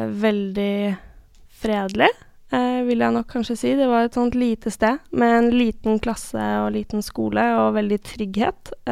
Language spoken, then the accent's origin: Norwegian; Vestby, Akershus, Norway; also born or lived in Holmenkollen / Bærum / Askim; Da jeg var liten så bodde jeg både I Holmenkollen og I Bærum, og så flyttet jeg til Hørn I Vestby, da jeg var 6-7 år gammel, og så flyttet jeg til Askim da jeg var 15.